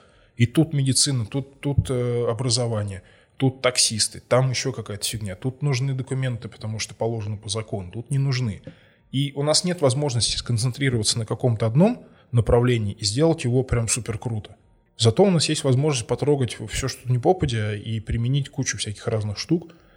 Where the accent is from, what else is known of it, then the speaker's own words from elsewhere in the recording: Moscow, Russia; я вот родился в Москве и вырос, и живу здесь, и не планирую пока никуда отсюда деваться